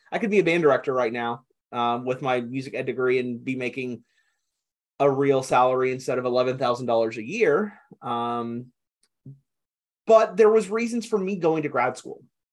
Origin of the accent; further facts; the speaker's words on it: Texas, United States; I grew up in the Texas band system, and I really enjoyed my experiences in high school band.